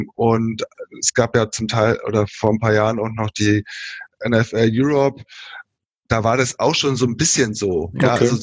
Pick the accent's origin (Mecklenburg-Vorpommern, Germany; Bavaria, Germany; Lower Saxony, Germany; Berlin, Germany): Berlin, Germany; Ich bin aus Berlin.